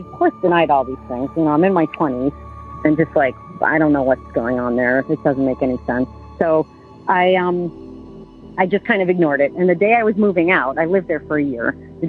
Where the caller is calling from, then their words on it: Burlington, Vermont, United States; I'm calling from Burlington, Vermont.